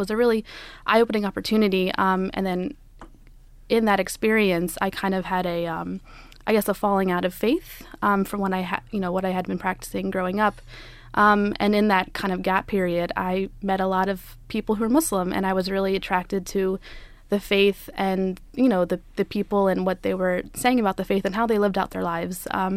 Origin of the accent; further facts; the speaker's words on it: Pennsylvania, United States; But I grew up in Pennsylvania to a practicing Catholic family, Irish Catholic.